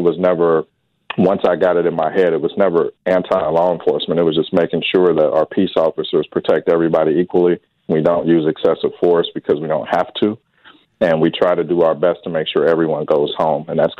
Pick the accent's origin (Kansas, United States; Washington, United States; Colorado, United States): Kansas, United States; Wichita; Yeah, so I grew up here in Wichita. Actually, most of my life has been in District 1, first around 15th and Fountain, and now over by Wichita State.